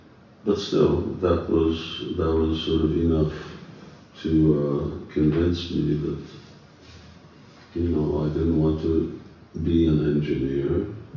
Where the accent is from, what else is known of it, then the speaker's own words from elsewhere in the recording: Canada; And I grew up there in Canada.